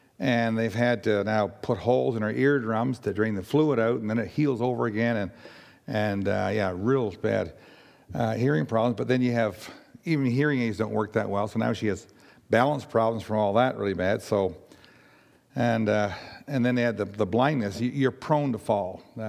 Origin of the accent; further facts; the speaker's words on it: Halifax, Nova Scotia, Canada; So no problem saying I'm from Halifax.